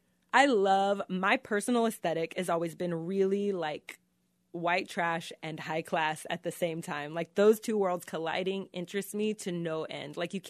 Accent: Independence, Missouri, United States; I want to get a head tattoo of my hometown, Independence, Missouri.

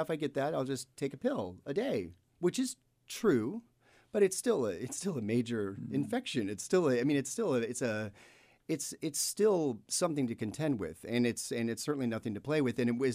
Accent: Spokane, Washington, United States; I grew up here in Spokane

